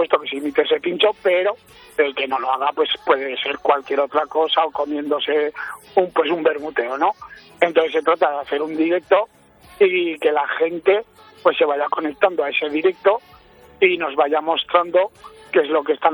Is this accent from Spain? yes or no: yes; Villafranca, Spain; Yo soy de Villafranca.